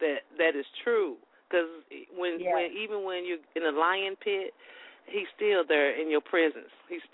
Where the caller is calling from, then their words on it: Houston, Texas, United States; Right now I'm calling from Houston.